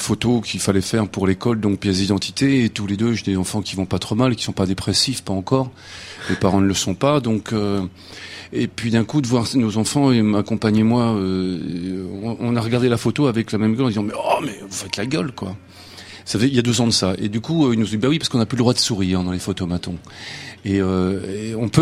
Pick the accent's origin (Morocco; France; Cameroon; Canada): France; Nantes, Pays de la Loire; à Nantes, puisqu'on est de Nantes